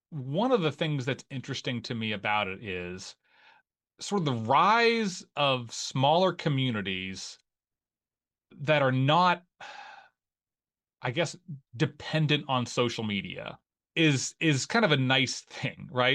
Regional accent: Ohio, United States; moved away as an adult; I'm not from North Carolina, as you can tell by my accent. I'm from Northeast Ohio, where it's cloudy.

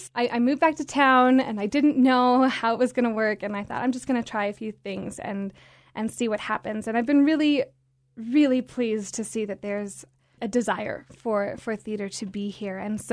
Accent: Laramie, Wyoming, United States; So I was born and raised in Laramie. I grew up here, and I always enjoyed theater from a very young age.

